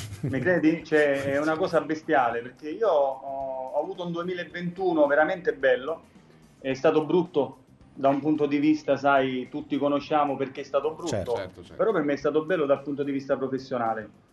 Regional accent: Gaggi, Sicily, Italy; also born or lived in Taormina; now in Rome, Italy; Io abitavo a Gaggi, è un paesino in provincia di Messina, vicino a Giardini Naxos. Nasco a Taormina, ma vivevo a Gaggi. Adesso d'adozione sono romano, cioè veterano, però il mio cuore batte sempre per la Sicilia ed il mio sangue è siculo, fortemente siculo.

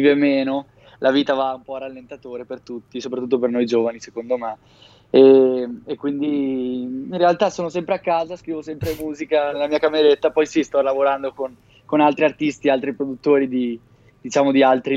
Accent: Veneto, Italy; vicino a casa mia in realtà, perché io sono veneto

